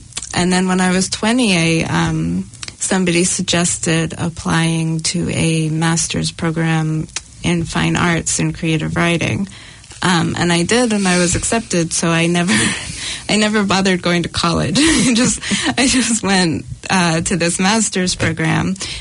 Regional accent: Massachusetts, United States; I grew up in Massachusetts

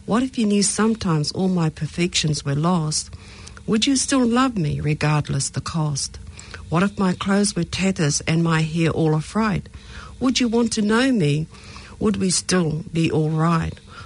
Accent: Northland, New Zealand; first language Maori; ko maunga taniwha te maunga, ko tapapa te awa, ko hokianga te moana, ko ngā taki mata whaurua te waka, ko ngā puhi te iwi, taku marae I noho I hokianga.

